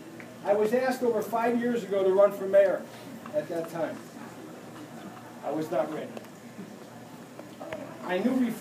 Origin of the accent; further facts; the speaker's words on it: Derby, United States; I was born and raised in Derby, and I am a 1969 graduate of Derby High School.